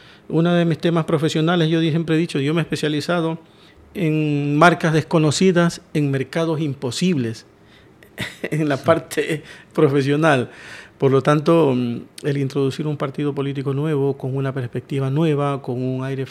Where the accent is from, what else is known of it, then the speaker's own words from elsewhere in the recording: Ecuador; moved away as an adult; ya con 56 años, yo digo, tengo la espalda curtida, un poco vine, fui un emigrante más. Yo vine de Ecuador en el año 90, en el año 2000, pues por la crisis bancaria que hubo, con 33 años